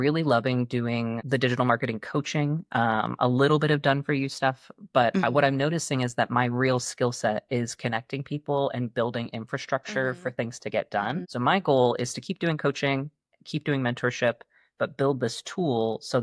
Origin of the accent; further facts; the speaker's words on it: Cashmere, Washington, United States; But my hometown of Cashmere, Washington. Super small.